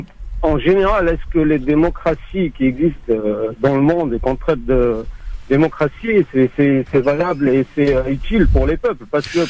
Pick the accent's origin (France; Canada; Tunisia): Tunisia; regardez en Tunisie, notre pays, moi je suis tunisien.